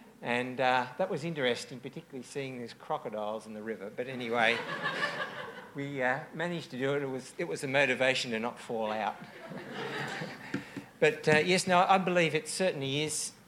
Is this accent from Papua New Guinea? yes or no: yes; Papua New Guinea; my parents were missionaries up there and I was brought up in Papua New Guinea.